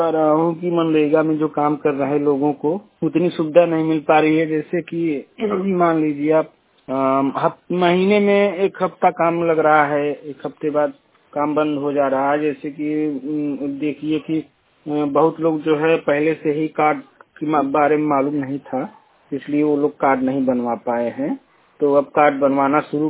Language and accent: Hindi; Mirzapur, Uttar Pradesh, India; मेरी उम्र 38 साल, मैं मिर्जापुर का रहने वाला हूँ।